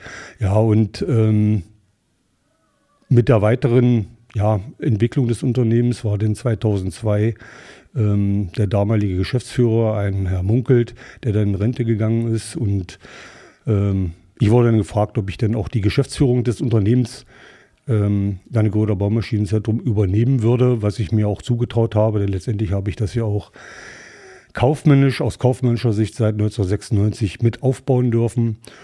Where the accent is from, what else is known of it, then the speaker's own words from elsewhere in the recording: Quedlinburg, Saxony-Anhalt, Germany; born there; Wohnen tue ich in der Gemeinde Hü, Ortsteil Badersleben. Aber in Quedlinburg wurde ich geboren.